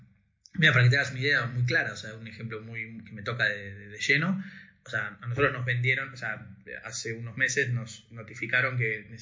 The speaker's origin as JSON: {"language": "Spanish", "town": "Adrogué", "region": "Buenos Aires Province", "country": "Argentina", "tie": "born or raised there", "said": "yo soy de Adrogué y de Temperley, en el conurbano, en el tercer cordón, y para mí bajar de mi casa eran casas, árboles, adoquines"}